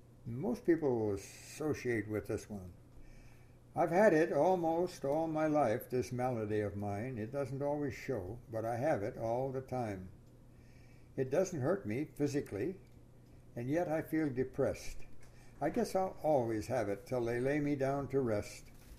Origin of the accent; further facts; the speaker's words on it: Everett, Washington, United States; born there; I was born in Everett. I was born out by Lake Stevens in my grandparents' farm.